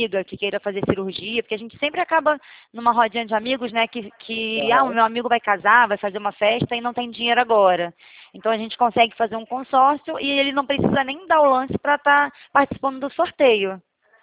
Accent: Rio de Janeiro, Brazil; Sou carioca, né?

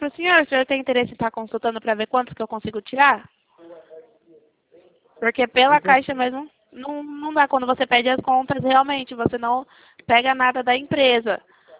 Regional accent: Leme, São Paulo, Brazil; Eu sou aqui de Leme.

